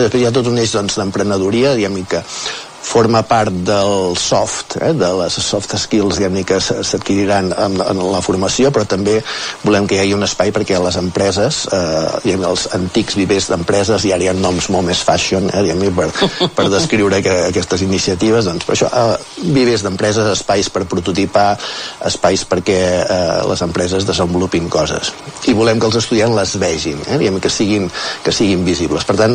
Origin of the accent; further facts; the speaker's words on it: Manresa, Catalonia, Spain; Soc Manresà, sí, soc nascut a Manresa.